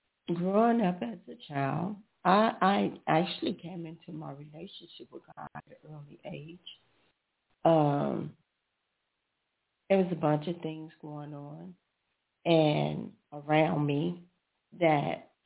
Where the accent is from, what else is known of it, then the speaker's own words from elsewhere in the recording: Chicago, Illinois, United States; I was raised in the South of Chicago.